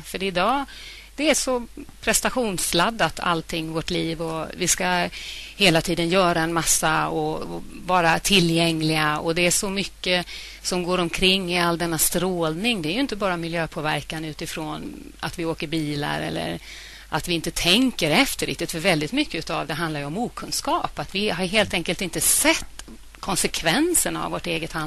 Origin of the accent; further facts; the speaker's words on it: Stockholm, Stockholm County, Sweden; now in Sandviken, Sweden